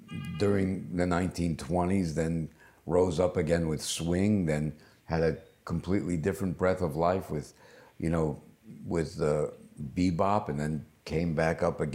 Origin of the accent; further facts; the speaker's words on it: New York, United States; Well, first of all, I was born in New York, so I've spent most of my life there